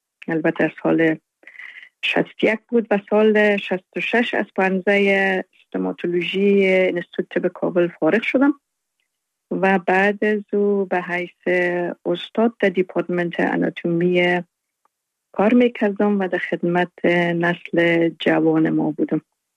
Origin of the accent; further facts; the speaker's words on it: Afghanistan; کودکی و طفولیت خود در ولایات مختلف افغانستان گذشتاندیم. مکتب ابتدایی را در قریه بایان، ولایت اروزگان، زابل، میمنه و همچنان در کابل لیسه